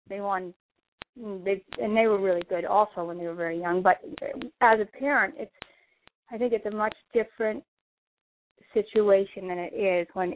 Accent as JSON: {"language": "English", "country": "Canada", "said": "as soon as I turned pro, I immediately was … You know, I was from Canada."}